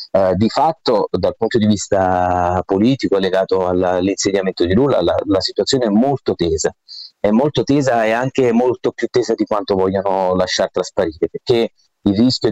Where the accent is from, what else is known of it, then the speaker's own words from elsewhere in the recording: Naples, Campania, Italy; io sono di Napoli